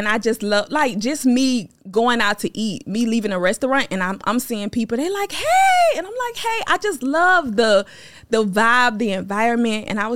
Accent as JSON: {"language": "English", "town": "Lakeland", "region": "Florida", "country": "United States", "said": "I'm from Lakeland, Florida, and I teach women how to build party planning empires."}